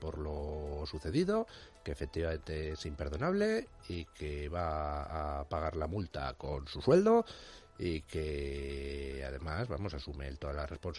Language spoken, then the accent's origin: Spanish; Madrid, Community of Madrid, Spain; yo como madrileño soy el culpable de todo